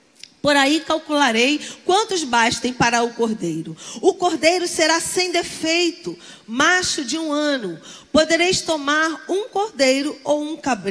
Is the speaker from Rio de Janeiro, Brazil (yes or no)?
yes; Rio de Janeiro, Brazil; Como uma boa carioca, 12.